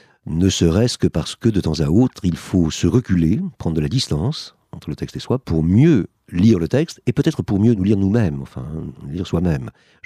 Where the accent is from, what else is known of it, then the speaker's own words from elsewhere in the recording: France; je suis français, enfin, je suis de langue française en tout cas